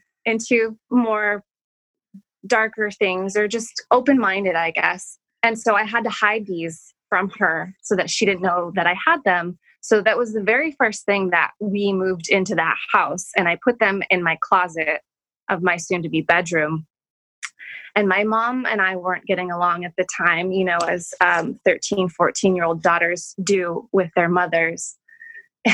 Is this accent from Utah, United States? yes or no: no; Tucson, Arizona, United States; when I grew up in Tucson, Arizona, and we were constantly around Native American culture